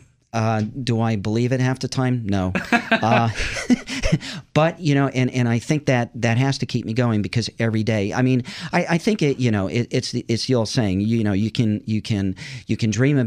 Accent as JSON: {"language": "English", "town": "Shamokin", "region": "Pennsylvania", "country": "United States", "tie": "born or raised there", "said": "I grew up in Central PA, a coal town, and then went to college in Pennsylvania and ended up working in Bluebell, Pennsylvania for Unisys, and then built my company in Malvern, which is right outside Philly."}